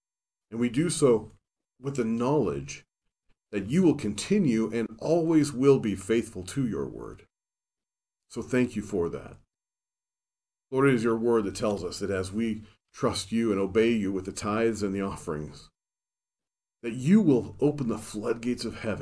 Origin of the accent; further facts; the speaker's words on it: Seattle, Washington, United States; born there; because I was born in Seattle, Washington